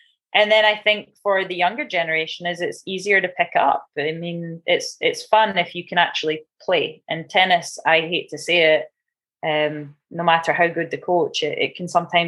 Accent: Scotland, United Kingdom; I mean, being Scottish, okay, obviously has to be someone Scottish.

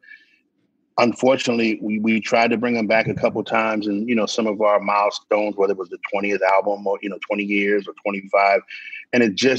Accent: Philadelphia, Pennsylvania, United States; I grew up in 13th. Southwest, like 58th and Woodland Avenue, like Greenway Avenue.

